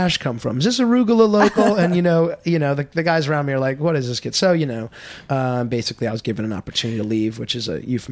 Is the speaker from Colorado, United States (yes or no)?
no; New York City, New York, United States; also born or lived in New Orleans; I'm from New York City and born and raised in Manhattan. And I went to school down in New Orleans.